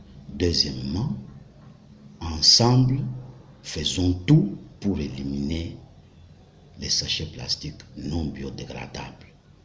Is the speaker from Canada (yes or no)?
no; Kasaï-Central, DR Congo; Je viens dernièrement du Kasaï central. J'ai été à Kalambambouji. J'ai fait Tshibala, j'ai fait Kalumba chez moi.